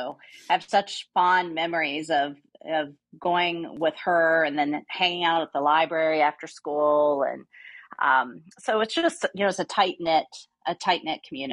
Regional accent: Clay, West Virginia, United States; But I lived in Turon. I lived in Big Otter.

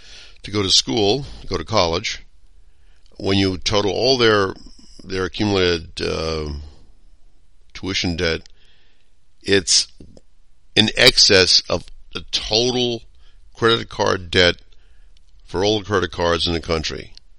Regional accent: New York City, New York, United States; I'm middle-aged. I was raised in Brooklyn, Queens, and Manhattan. And I went to public schools there.

